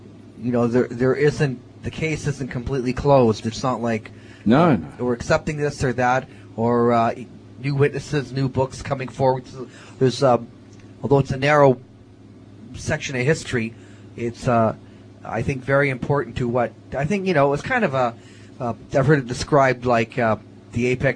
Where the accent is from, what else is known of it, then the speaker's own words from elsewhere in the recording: Canada; And then me being Canadian, even I had less of an interest.